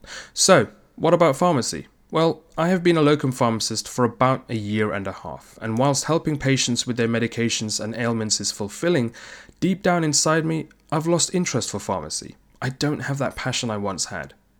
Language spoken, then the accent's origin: English; London, United Kingdom; born there; I'm originally from Sri Lanka, I'm Tamil, but as you can tell from my accent, I was born in the UK, specifically London, England.